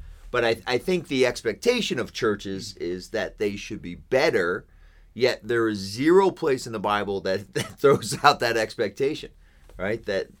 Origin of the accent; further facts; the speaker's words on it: Lancaster, Pennsylvania, United States; I am from Lancaster, Pennsylvania. I was born and raised here. I was born in Lancaster General Hospital right down the street. And yeah, I've lived here most of my life.